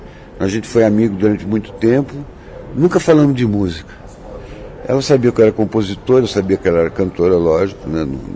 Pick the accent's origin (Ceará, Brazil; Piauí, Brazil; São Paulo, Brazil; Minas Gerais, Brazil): São Paulo, Brazil; Taubaté; eu fui criado em Taubaté, eu vivi muitos anos lá.